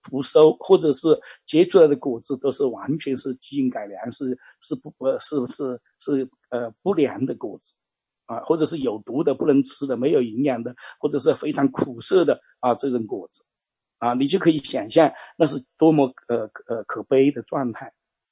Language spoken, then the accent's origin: Chinese; China; 我们大陆人的这个